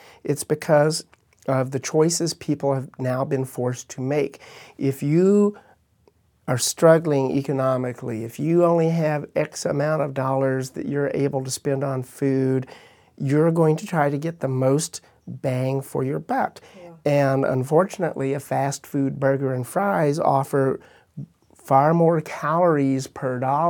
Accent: Midwest, United States; Hay, as Janet mentioned, which was, you know, again, growing up in the Midwest, I remember all the hay barn.

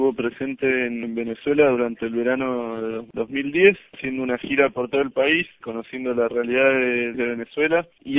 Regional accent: Buenos Aires, Argentina; Soy de Buenos Aires, Argentina.

